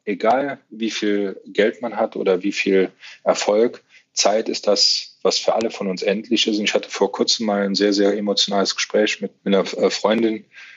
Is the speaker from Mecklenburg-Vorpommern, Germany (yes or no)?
no; Saarland, Germany; Das ist meine Heimat, da fühle ich mich sehr, sehr wohl.